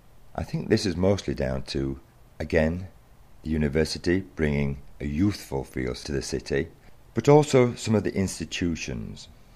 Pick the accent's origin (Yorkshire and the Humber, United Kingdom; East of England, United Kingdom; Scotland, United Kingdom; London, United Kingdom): Yorkshire and the Humber, United Kingdom; Halifax; born there; I was born in Halifax in 1951. Enjoyed my time there. Went to a Church of England primary school and then went to a technical high school.